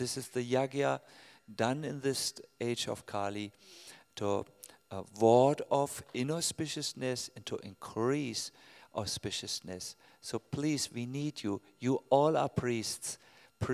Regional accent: Germany; born there; English is a second language; I was born in Germany. What can I do? It's in the genetic codex, you know.

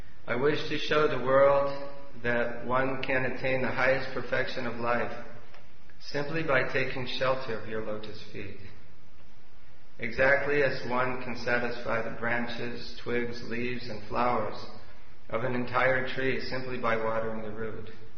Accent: United States; So, you'll have to forgive me, I was raised in America and I don't speak English.

